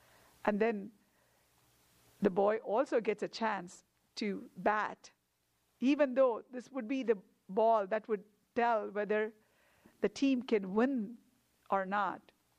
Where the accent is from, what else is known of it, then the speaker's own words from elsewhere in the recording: South India, India; first language Tamil; But I speak the national language, that is Hindi, and I speak Tamil, that is my mother tongue. That's from the south.